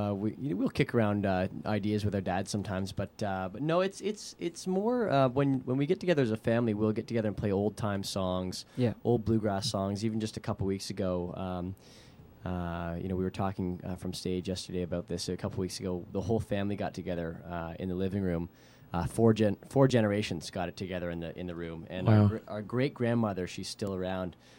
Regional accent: Kingston, Ontario, Canada; We're from Kingston, Ontario, Canada, and it is good to be back in Bethlehem

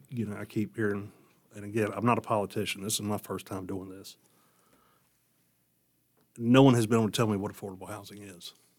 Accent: Wilmington, United States; I was born and raised here in Wilmington. My parents were born and raised here as well.

